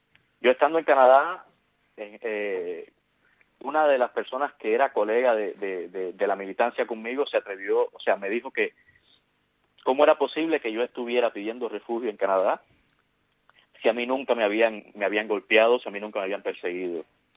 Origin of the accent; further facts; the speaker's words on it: Cuba; moved away; Sí, Cuba es de donde vengo, Cuba es donde yo nací